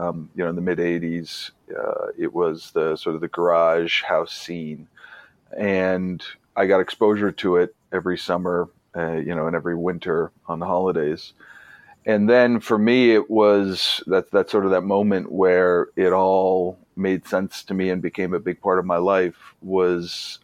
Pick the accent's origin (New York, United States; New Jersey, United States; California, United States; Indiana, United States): New York, United States; born or raised there; also born or lived in London